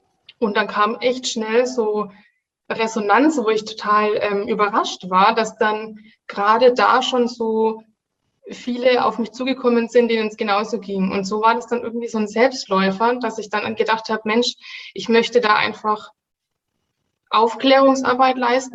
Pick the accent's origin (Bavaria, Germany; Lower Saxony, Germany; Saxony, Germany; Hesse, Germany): Bavaria, Germany; Nuremberg; also ich komme aus Nürnberg